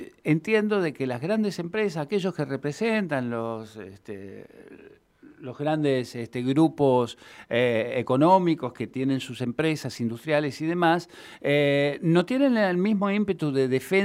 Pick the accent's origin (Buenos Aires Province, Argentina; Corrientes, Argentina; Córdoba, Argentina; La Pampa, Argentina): Córdoba, Argentina; yo vengo de Córdoba, ¿no? Yo soy cordobés, nací en un pueblo de Córdoba, soy hincha de Belgrano, okay, a muerte